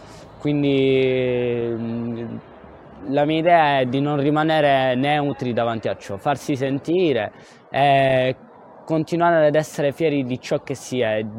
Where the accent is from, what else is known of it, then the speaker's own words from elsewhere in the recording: Romania; Italian is a second language; now in Italy; Ma anche nel mio stesso paese c'era una forma di razzismo, perché essendo rumeno